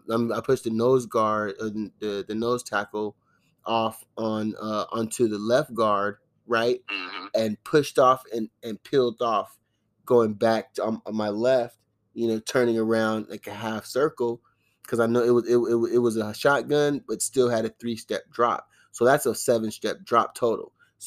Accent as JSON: {"language": "English", "town": "Compton", "region": "California", "country": "United States", "said": "I said, I'm from Compton, and I don't think someone from Compton is supposed to be in a Long Beach gang."}